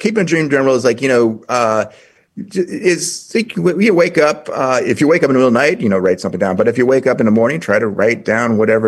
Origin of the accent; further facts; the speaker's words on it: Louisville, Kentucky, United States; that comes out of Louisville, Kentucky, which is sort of my hometown